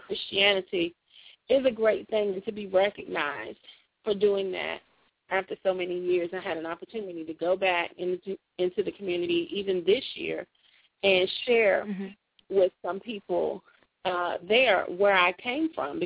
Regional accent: Hampton, Virginia, United States; It came from the community that I grew up in Hampton, Virginia.

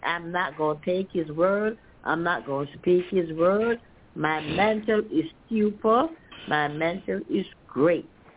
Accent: Crawfordville, Florida, United States; also born or lived in Tallahassee; so I am from the country called Crawfordville. Crawfordville, Florida. We are in the country.

